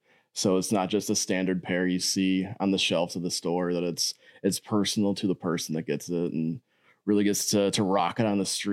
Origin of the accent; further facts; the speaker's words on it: Sturgeon Bay, Wisconsin, United States; Yeah, so I'm born and raised in Door County up in Sturgeon Bay.